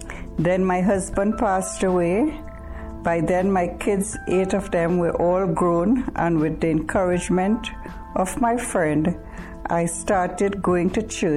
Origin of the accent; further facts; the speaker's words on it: Trinidad & Tobago; I was born in Trinidad into a Hindu family. I grew up in a small community where there was a very diversified religious culture.